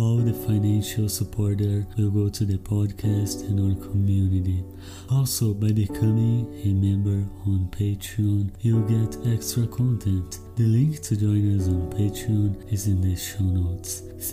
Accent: Rio Grande do Sul, Brazil; English is a second language; I'm also from Brazil. I am from Rio Grande do Sul State.

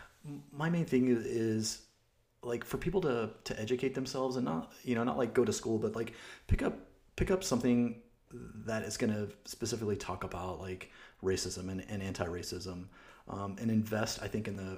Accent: Texas, United States; also born or lived in Oklahoma, United States; I'm originally from Oklahoma, raised in Texas

